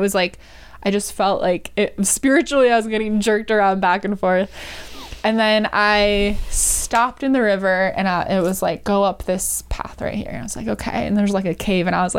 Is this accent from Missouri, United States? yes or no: no; Wisconsin, United States; accent: Wisconsin; That's my leftover Wisconsin accent.